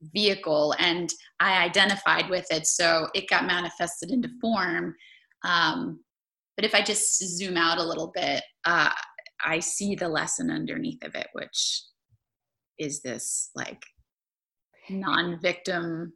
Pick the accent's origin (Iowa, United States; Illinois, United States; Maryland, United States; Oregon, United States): Maryland, United States; I was diagnosed with it when I was like 13, because I grew up in Maryland and like, it's just common.